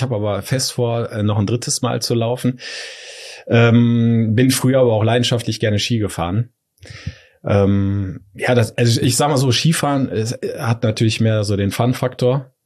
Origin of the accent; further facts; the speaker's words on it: North Rhine-Westphalia, Germany; Also ich bin in der Nähe von Köln aufgewachsen, so hast du die Nähe natürlich zum FC, also auch im Rhein-Sieg-Kreis, um genauer zu sein, bin ich aufgewachsen.